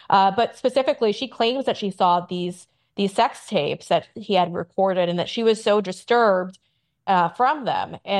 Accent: New York, United States; I grew up in New York. I have friends in New York who were interns for Bad Boy.

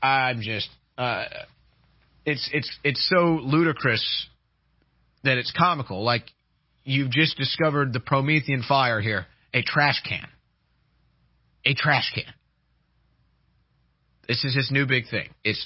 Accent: St. Louis, Missouri, United States; now in Texas, United States; I've only lived in two states, Missouri and Texas, and we had trash cans at my house growing up in St. Louis. We had trash cans everywhere else I lived in Missouri.

